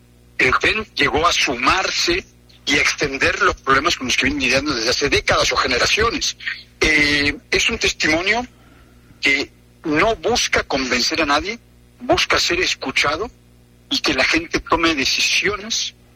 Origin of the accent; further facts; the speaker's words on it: Mexico City, Mexico; Yo soy de la Ciudad de México.